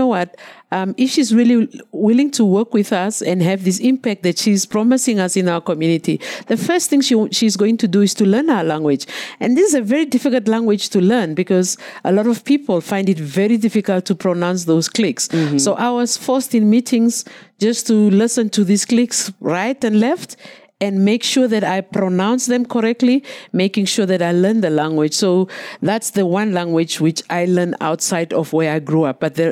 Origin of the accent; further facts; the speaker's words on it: Windhoek, Khomas, Namibia; I was born in Windhoek, which is where we are now. Mm-hmm. Not very far from here, maybe 20 minutes drive in I was born in a location there, and I grew up in Windhoek, but not where you are now.